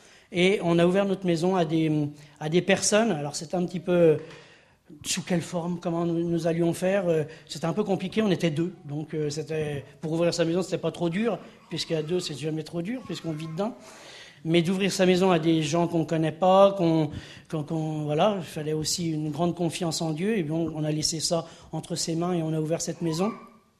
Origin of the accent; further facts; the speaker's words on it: France; nous sommes français